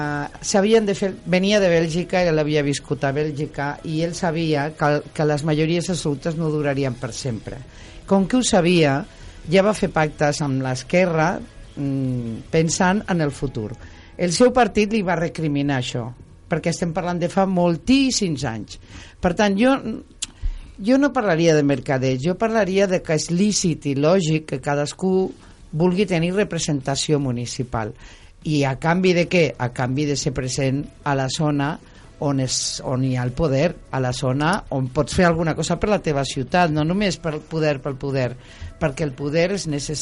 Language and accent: Catalan; Castelldefels, Catalonia, Spain; Jo sóc de Castelldefels